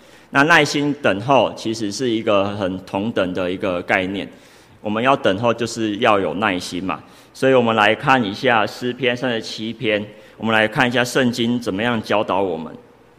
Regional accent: Taiwan; 那为什么有时候我们台湾人为什么不喜欢等待呢？

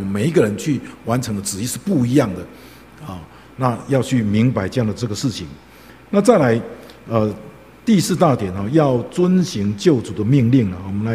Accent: Dalin, Chiayi County, Taiwan; 就是我们小时候在大林的时候或者是去在湖尾啊嘉义啊去参加学生灵恩会的

